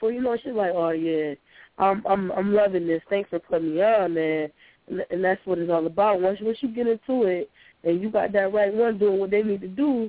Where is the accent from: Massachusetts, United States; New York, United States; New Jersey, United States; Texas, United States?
New York, United States; And I'm from New York.